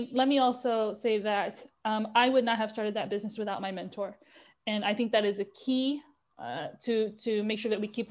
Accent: New York, United States; I wanted nothing more because I grew up in New York watching women do that on the subway every day.

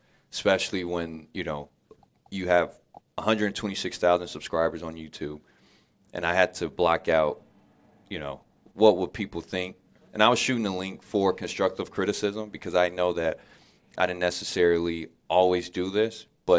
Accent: Indiana, United States; I should have stopped him and let him know I'm from Indiana also.

